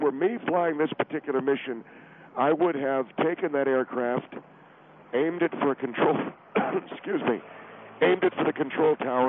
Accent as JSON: {"language": "English", "country": "United States", "said": "I got to tell you something, Phil, as an American and as a... as a former serviceman"}